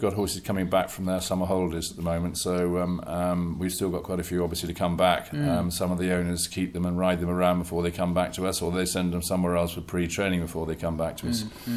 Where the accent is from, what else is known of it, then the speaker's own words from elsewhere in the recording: East of England, United Kingdom; I was born in Essex's, my father was a farmer and trained a few horses for his friends, and I just grew up enjoying the horse world rather than the farming side